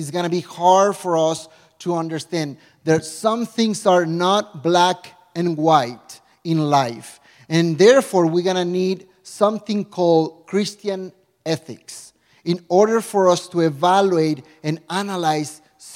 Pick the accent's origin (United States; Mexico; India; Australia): Mexico; When I was growing up, I grew up in Mexico.